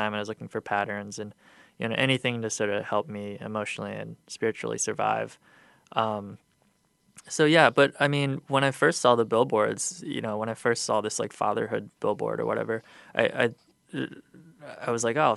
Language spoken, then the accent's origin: English; Rockford, Illinois, United States; now in Chicago, United States; growing up in Rockford and what Rockford is as a city. I mean, after I moved to Chicago 10 years ago, but even after moving to Chicago, I felt like even though Rockford is like 80 or 90 miles away, people don't understand.